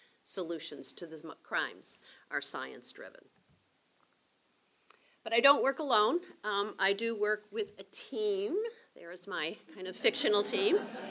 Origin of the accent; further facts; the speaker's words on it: the Carolinas, United States; I'm a wuss. I'm from the Carolinas, so it was freezing.